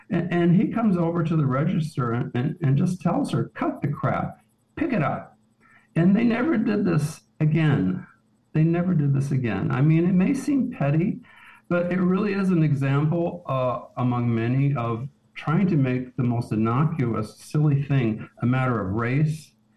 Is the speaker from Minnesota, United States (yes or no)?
no; Detroit, Michigan, United States; also born or lived in New York; I moved to New York from Detroit, of all places, but I grew up in suburban Detroit. But I moved there in 1982, which was still very much the 70s in New York.